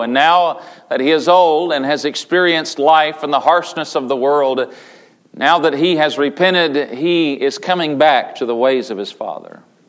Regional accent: Tennessee, United States; I remember growing up in East Tennessee, and at times we would add works to salvation without calling it that.

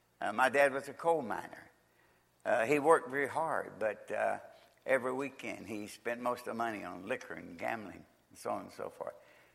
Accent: Nortonville, Kentucky, United States; born there

